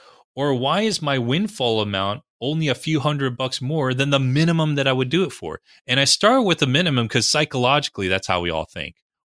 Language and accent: English; New Jersey, United States; also born or lived in New York City; Hockey's not big where I grew up in New Jersey, New York City. You know, we're all baseball, football, basketball people.